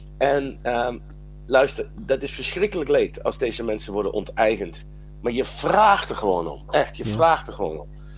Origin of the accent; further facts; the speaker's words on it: Netherlands; born there; Ik ben geboren in Nederland en ik woon er ook. Mijn hele leven lang voel ik me al niet thuis in het land en met mijn landgenoten.